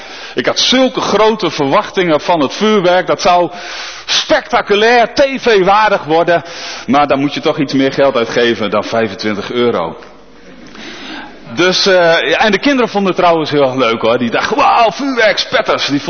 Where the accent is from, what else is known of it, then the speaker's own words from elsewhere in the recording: Nieuw-Pekela, Groningen, Netherlands; Ik kom uit Nieuw-Pekela.